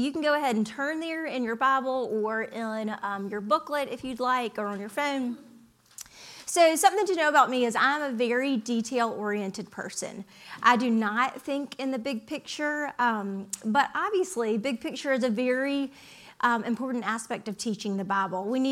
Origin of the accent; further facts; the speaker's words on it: Alabama, United States; I'm originally from Alabama, and I went to Georgia for undergrad.